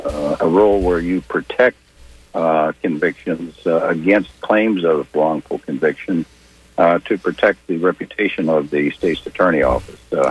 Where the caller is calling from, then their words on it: Clearwater, Florida, United States; from Clearwater.